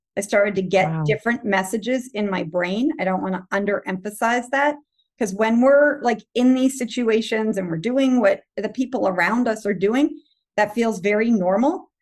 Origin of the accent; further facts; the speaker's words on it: Massachusetts, United States; now in Virginia, United States; I grew up in Massachusetts and then moved down to Virginia and raised my boys in Virginia on the East Coast of America.